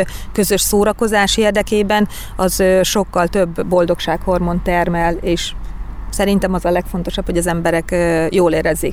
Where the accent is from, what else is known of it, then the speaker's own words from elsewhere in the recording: Ibrány, Szabolcs-Szatmár-Bereg, Hungary; moved away as an adult; Ibrányból elkerültem én az egyetem után, tulajdonképpen az egyetem alatt is csak hétvégéken voltam otthon, illetve nyári szünetben.